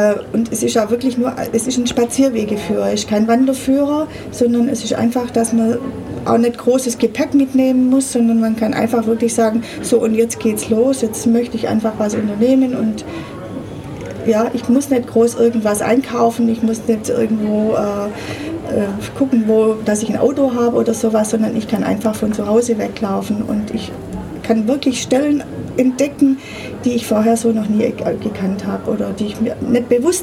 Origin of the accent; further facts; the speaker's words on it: Ulm, Baden-Württemberg, Germany; Wie gesagt, ich bin aus Ulm und ich bin auch gern in Ulm.